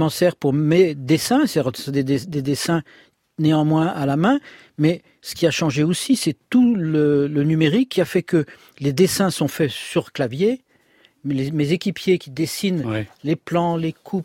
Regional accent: France

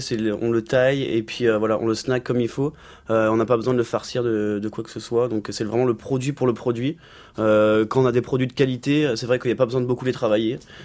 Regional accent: Brittany, France; je suis breton, finistérien à la base

